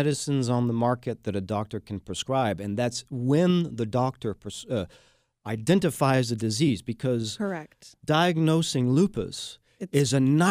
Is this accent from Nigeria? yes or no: no; France; English is a second language; now in Houston, United States; I am the Texan from France and a proud Houstonian